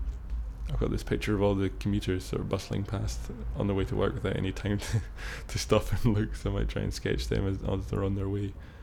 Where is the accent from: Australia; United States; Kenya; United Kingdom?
United Kingdom; Scotland; I'm 23 years old and I'm from Perthshire in Scotland.